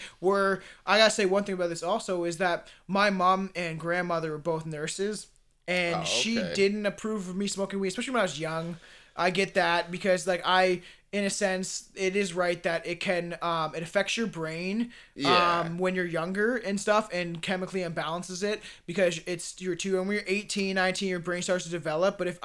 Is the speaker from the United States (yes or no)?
no; Canada; because we are Canadian.